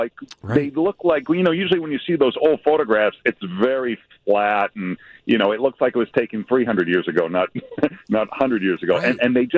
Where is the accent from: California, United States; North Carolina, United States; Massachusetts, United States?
Massachusetts, United States; Lynn; we go to my hometown of Lynn, Massachusetts, to explore 19th century spiritualism.